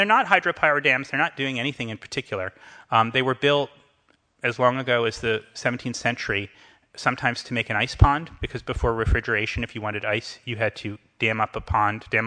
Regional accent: Connecticut, United States; So this is my home state of Connecticut.

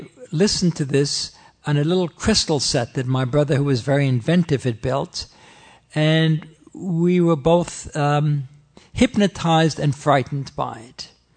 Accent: Vienna, Austria; I was born in Vienna, November 7th, 1929, to a lower middle class family

